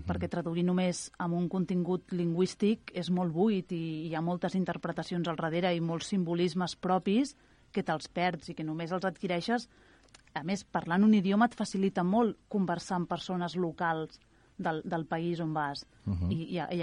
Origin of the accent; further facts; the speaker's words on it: Barcelona, Catalonia, Spain; Jo sóc de Barcelona sí, i em vaig casar i vivíem a l'Hospitalet amb el meu home, ell és d'Hospitalet, i d'Hospitalet ell treballa aquí a Sant Just i vam fer el salt ja a viure aquí directament.